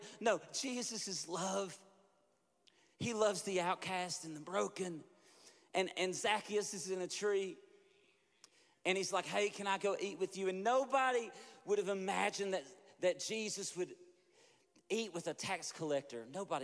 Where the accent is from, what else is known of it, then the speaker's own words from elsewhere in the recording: Kentucky, United States; I mean, I'm from Kentucky, but Tennessee people talk funny too.